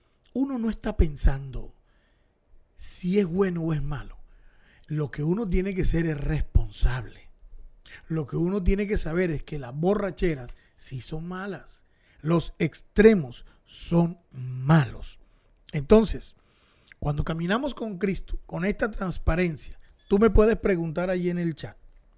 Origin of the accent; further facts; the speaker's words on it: Barranquilla, Atlántico, Colombia; soy barranquillero, soy costeño, soy ñero, soy quillero. Aquí, esto está frente al mar. Estamos rodeados de un río maravilloso, hace un calor horrible.